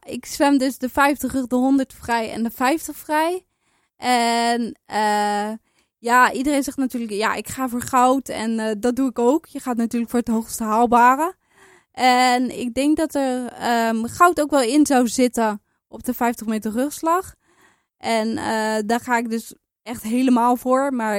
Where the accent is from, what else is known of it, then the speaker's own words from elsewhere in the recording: Netherlands; En omdat we allemaal als Nederlanders zo dicht bij elkaar zitten, krijg je ook wel snel wat mee hoor voor de prestaties van je landgenoten.